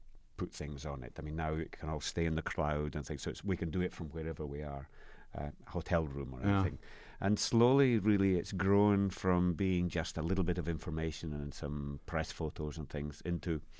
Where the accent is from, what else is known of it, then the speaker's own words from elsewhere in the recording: Scotland, United Kingdom; although I'm Scottish.